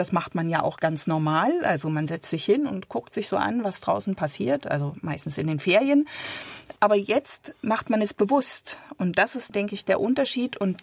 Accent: East Germany, Germany; ich komme aus dem Osten, da gab es das auf jeden Fall nicht.

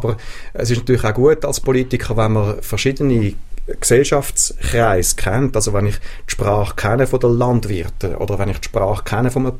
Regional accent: St. Gallen, Switzerland; also born or lived in Thurgau; ich bin ja aus dem Kanton St. Gallen bereits am Bodensee in Thurgau gegangen. Also es ist jetzt einfach ein Zurückkommen.

